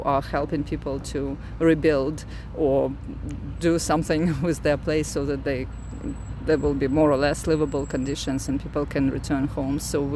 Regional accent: Ukraine; I do have ties with Ukraine. I am from Ukraine. I'm actually Russian by nationality, but I lived in Ukraine all my life and have great ties with people in Ukraine.

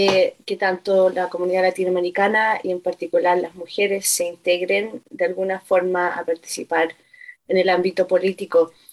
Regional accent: Chile; born there; Nací en Chile, pero mis colaboraciones son con personas de todo el continente

